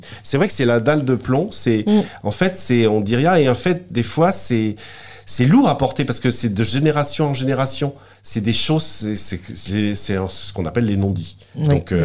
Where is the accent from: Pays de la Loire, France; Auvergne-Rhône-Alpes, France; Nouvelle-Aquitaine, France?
Pays de la Loire, France; Vieil-Baugé; born there; also born or lived in Paris region; je suis né à Vieille-Baugé, donc c'est dans le Maine-et-Loire, c'est un petit village. J'ai vécu 30 ans en région parisienne, et je suis revenu parce que j'ai été muté ici au Lude, et en fait, je suis revenu par ici parce qu'en fait, j'adore mes racines.